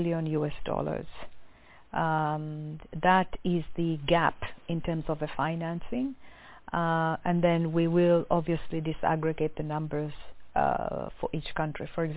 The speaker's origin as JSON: {"language": "English", "region": "Kilimanjaro", "country": "Tanzania", "said": "I'm from Tanzania, coming from Kilimanjaro."}